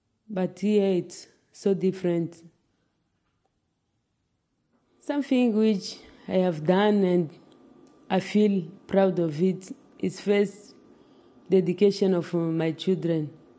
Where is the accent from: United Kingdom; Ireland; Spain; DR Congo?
DR Congo; English is a second language; moved away as an adult; now in United States; I'm original from Congo, DRC, and this is my 5th year in USA. I'm planning to apply for citizen.